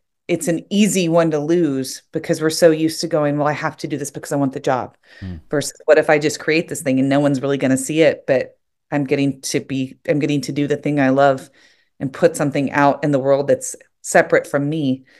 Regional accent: the South, United States; when I would tell people stories about growing up in the South, they were like, you have to turn this into something.

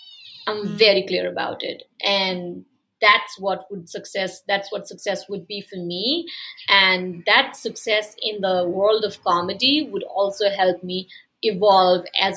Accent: Nepal; I've never lived in the US, right? I was born in Nepal, raised in Nepal, went to school here. I've never studied out there.

